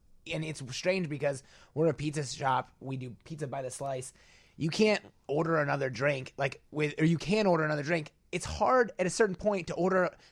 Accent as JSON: {"language": "English", "region": "Iowa", "country": "United States", "tie": "born or raised there", "also_born_or_lived": "Salt Lake City", "said": "But I grew up in Iowa."}